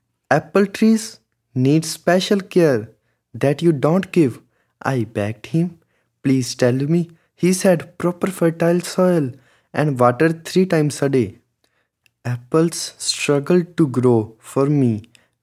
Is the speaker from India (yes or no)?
yes; India; I am from India.